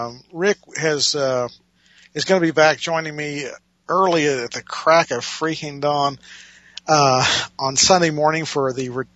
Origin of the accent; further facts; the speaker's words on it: United States; As an American, I'll be the first to admit I live in shame that I don't watch much television anymore.